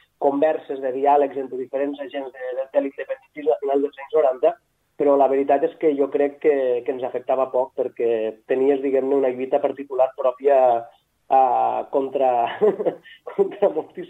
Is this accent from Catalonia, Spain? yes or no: no; Novelda, Valencian Community, Spain; also born or lived in Alicante; És el lloc on la meva mare va a tenir-me, però no, jo soc de Novelda, soc